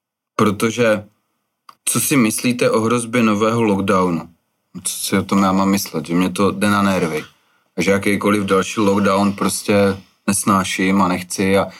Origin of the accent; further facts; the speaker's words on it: Olomouc, Olomouc Region, Czechia; města, ze kterého já pocházím z Olomouce